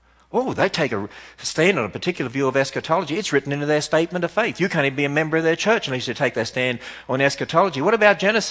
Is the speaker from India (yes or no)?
no; Australia; now in United States; You know, I learned this as an Australian, even though we speak English in Australia. Well, the original. When we came over to America, we learned that you would not communicate if you didn't understand.